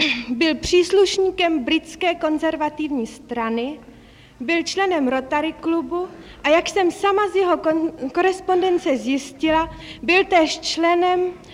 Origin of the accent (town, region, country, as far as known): Plzeň, Plzeň Region, Czechia; born there; now in Prague, Czech Republic